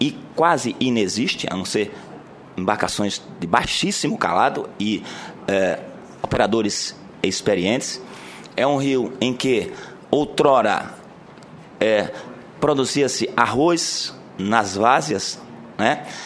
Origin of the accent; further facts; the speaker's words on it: Sergipe, Brazil; Eu sou de Sergipe, exatamente na parte final do Rio São Francisco